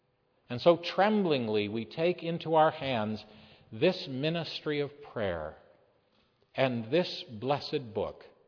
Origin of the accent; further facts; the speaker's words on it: Canada; Well, I'm from Canada.